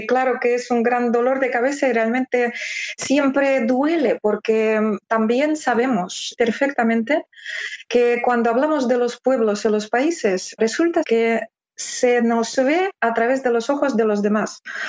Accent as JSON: {"language": "Spanish", "country": "Russia", "second_language": "Spanish", "said": "Y yo siempre digo que seguimos siendo los rusos y Rusia un elemento bastante desconocido"}